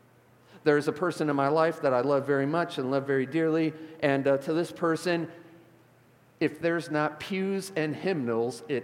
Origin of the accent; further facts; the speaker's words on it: Chicago, Illinois, United States; Born and raised in Chicago, born at Cook County Hospital, downtown Chicago.